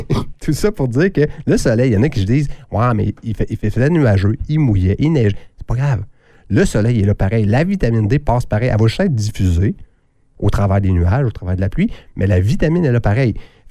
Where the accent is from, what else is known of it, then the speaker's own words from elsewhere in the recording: Quebec, Canada; on a 4 belles saisons au Québec. Fait que d'aller dehors, là, on a les plus beaux. C'est pas parce qu'on est ici, pas parce qu'on est Canadien